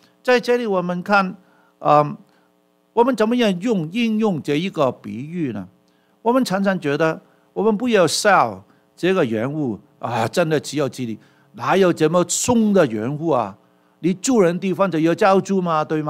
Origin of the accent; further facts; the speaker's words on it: Hong Kong; 我从小就是在香港的民间宗教长大